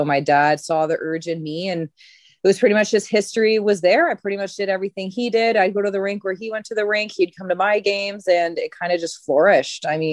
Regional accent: Ottawa, Ontario, Canada; now in Nova Scotia, Canada; and I'm originally from Ottawa, so I felt really bad for my family.

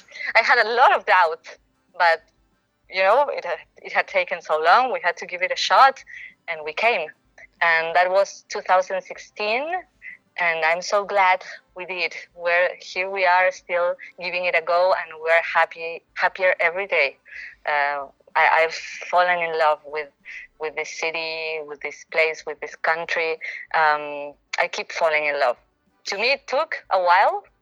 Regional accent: Buenos Aires, Argentina; I grew up in Buenos Aires, which is a massive city. So compared to that, I moved to a small city, like in my mind.

